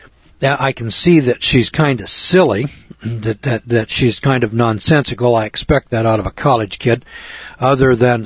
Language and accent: English; Corbell, California, United States; And in the little town that I grew up in Corbell, California, during World War II, the mill closed down on Sunday.